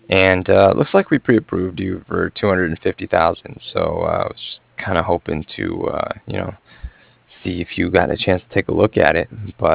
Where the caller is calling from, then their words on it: Cardiff, Wales, United Kingdom; I'm calling from Cardiff.